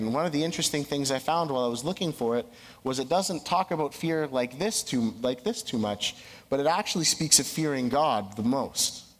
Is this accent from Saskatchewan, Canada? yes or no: yes; Saskatchewan, Canada; I'm from South Saskatchewan. So if you know the lakes down there, you can't see more than a centimeter under the surface.